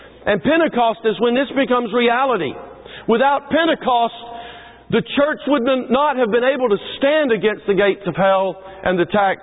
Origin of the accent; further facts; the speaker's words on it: the South, United States; I grew up in the South